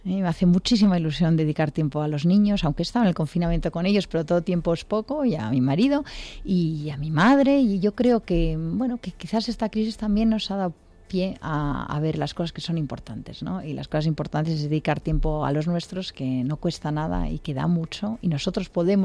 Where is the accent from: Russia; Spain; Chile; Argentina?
Spain; born there; Nací en España, pero tengo nacionalidad cubana y española.